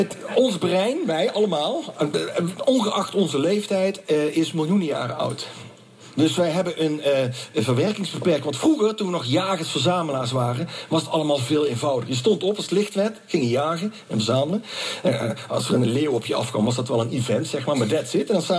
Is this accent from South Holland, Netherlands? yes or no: no; Eindhoven, North Brabant, Netherlands; ik kom uit Eindhoven geboren getogen.